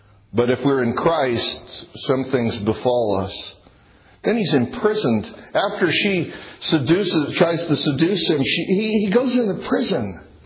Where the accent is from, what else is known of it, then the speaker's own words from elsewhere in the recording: Dothan, Alabama, United States; People ask me, that's some accent you have. You're from around here. Where are you from? I said, Dothan. Dothan, Alabama.